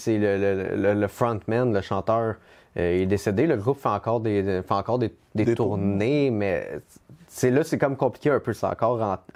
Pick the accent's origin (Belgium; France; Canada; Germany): Canada; Quebec; Moi, je suis pas Canadien. Moi, je suis Québécois.